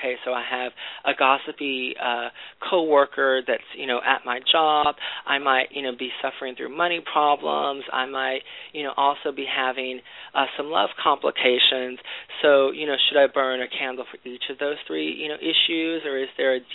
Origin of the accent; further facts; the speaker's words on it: Texas, United States; Growing up in Texas, the way that I was taught to load candles was to actually, you know, use a knife